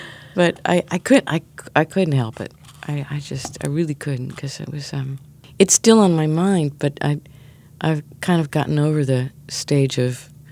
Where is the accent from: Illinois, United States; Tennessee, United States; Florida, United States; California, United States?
Illinois, United States; Chicago; now in New York, United States; I grew up near Chicago and then moved to New York.